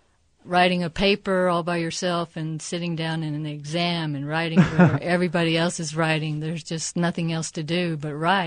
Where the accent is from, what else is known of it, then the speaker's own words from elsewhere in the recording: Lewisville, Texas, United States; I decided to set it in my hometown of Lewisville, Texas, in an earlier time